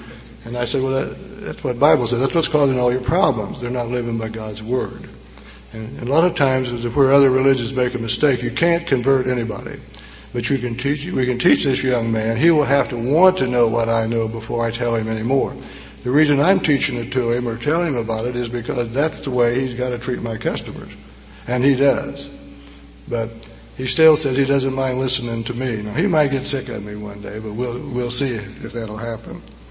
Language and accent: English; Anderson, Missouri, United States; I'm from Missouri. I was born and raised in Anderson.